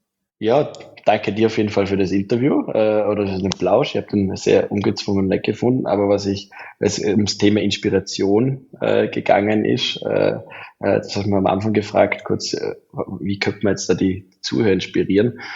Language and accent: German; Belgium; So, ja, ich aus Belgien und mit ihm zum Plaudern kommen.